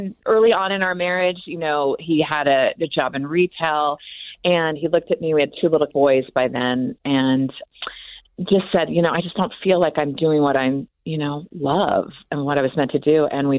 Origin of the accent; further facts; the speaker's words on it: Lincoln, Nebraska, United States; I was raised in Lincoln, Nebraska, came out to college at Brigham Young University, like many people do.